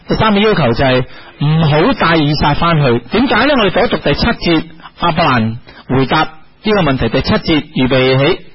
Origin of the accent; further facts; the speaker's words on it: Hong Kong; 我们香港人叫这个做伊世单